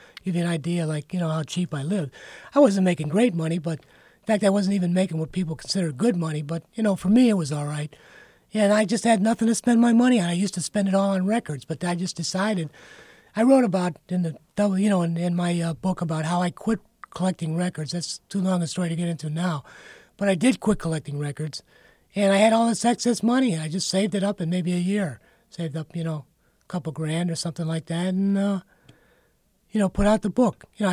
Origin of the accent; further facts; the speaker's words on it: Cleveland, Ohio, United States; Yeah, I grew up in Cleveland.